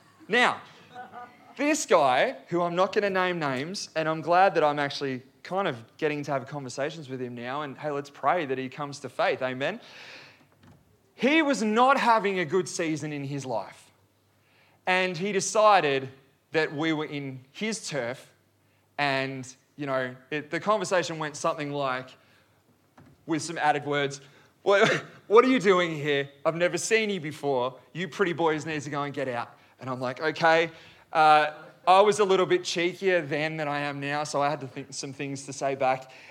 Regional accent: Warrnambool, Victoria, Australia; I grew up in Warrnambool local, born and bred, and surfed these spots all of my life.

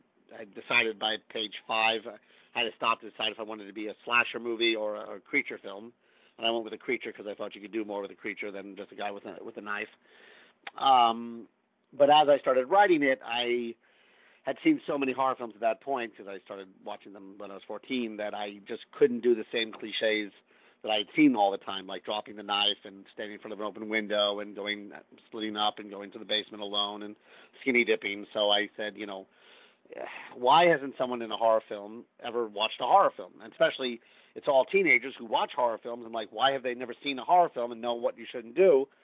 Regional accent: New York, United States; My father introduced them to me growing up in New York.

